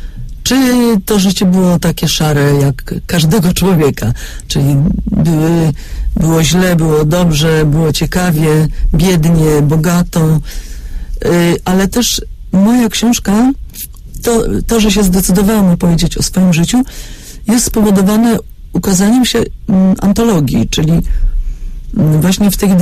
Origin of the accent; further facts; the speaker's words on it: Zielona Góra, Lubusz Voivodeship, Poland; born there; Więc ja się urodziłam w Zielonej Górze.